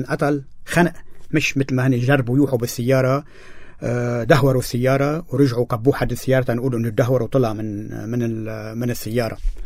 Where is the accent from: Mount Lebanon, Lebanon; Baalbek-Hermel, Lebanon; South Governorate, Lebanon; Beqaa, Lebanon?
Beqaa, Lebanon; Zahle; أنا ابن جبال، يعني إذا صار مشكلة طلعت أنا على زحلة، ما هي كمان ضيعتي، يعني هذا بلدي بالنتيجة، هي منطقتي.